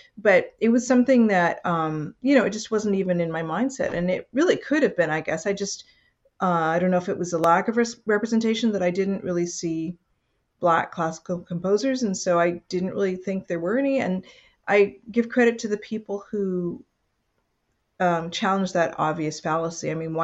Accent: Western Canada, Canada; I grew up in Western Canada

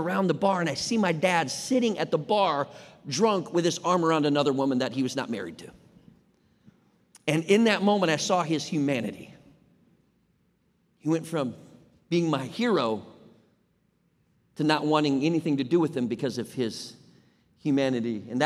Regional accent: Minnesota, United States; And I was born and raised in Minnesota. So when we're driving with my dad, it is like January, where it's like 10 below.

